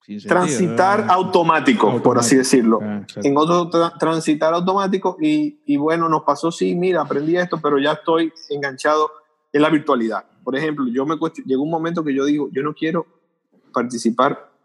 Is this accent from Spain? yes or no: no; Dominican Republic; eso yo creo que nos falta todavía profundizar un poco más eso como sociedad dominicana.